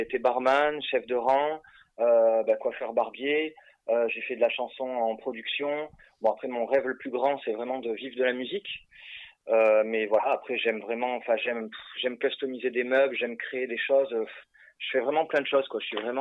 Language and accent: French; Montélimar, Auvergne-Rhône-Alpes, France; je viens de Montélimar, dans le sud-est de la France.